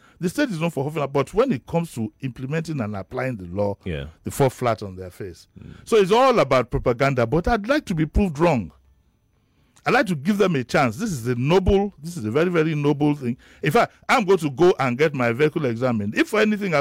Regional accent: Lagos, Nigeria; I grew up in Yaba, which was a hub of entertainment.

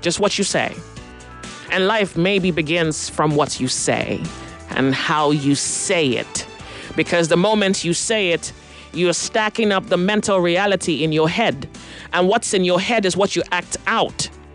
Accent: Nigeria; I am Nigerian.

